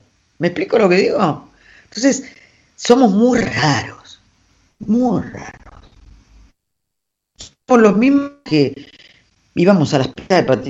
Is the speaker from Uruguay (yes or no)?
no; Argentina; Somos difíciles los argentinos, muy difíciles de conformar y de opinar